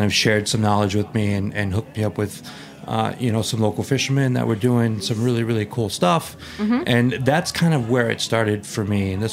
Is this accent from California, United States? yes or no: yes; California, United States; now in Newport, United States; And I moved to the East Coast from Southern California, and I was having a hard time being in Newport, Rhode Island